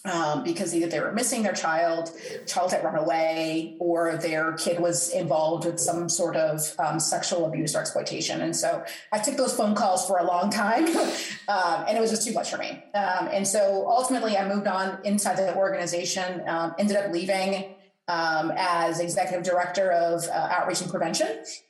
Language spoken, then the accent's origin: English; Virginia, United States; So I am actually from Virginia. I grew up in Spotsylvania County, which is about an hour south of D.C.